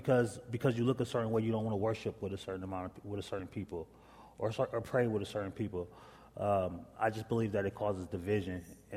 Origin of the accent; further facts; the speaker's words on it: Fort Wayne, Indiana, United States; Born and raised in Fort Wayne. Went to Southside High School, graduated in 2003.